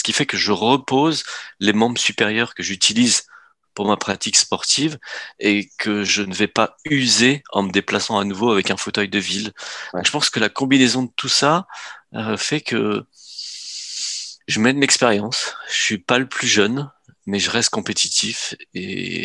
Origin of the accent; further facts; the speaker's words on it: Saint-Nazaire, Pays de la Loire, France; born there; also born or lived in La Baule; je suis né à Saint-Nazaire, à côté de la Baule. Ouais. Mais en fait, j'étais au lycée à la Baule